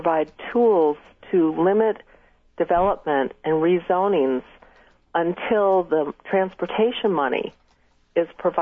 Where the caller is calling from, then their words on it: Charlottesville, Virginia, United States; I'm from Charlottesville.